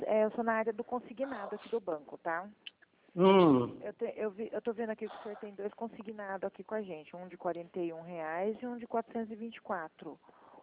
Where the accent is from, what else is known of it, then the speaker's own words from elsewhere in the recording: Piracicaba, São Paulo, Brazil; Eu sou de Piracicaba